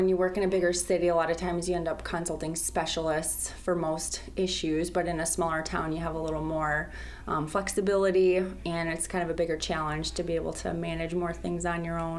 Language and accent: English; Mankato, Minnesota, United States; I grew up in southern Minnesota in Mankato.